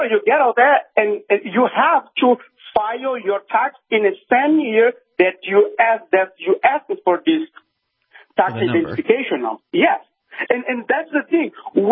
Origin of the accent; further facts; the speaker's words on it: Brazil; I'm originally from Brazil.